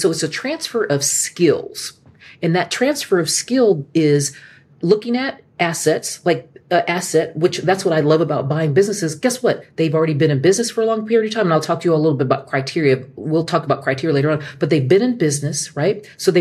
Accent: California, United States; I grew up on the Monterey Peninsula in California in the Bay Area.

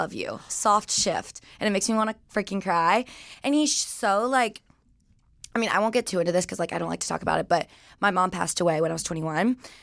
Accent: Georgia, United States; Okay, so I grew up in Georgia. Mm-hmm. I always like tell people like Atlanta, but it's like 20, 30 minutes north of Atlanta.

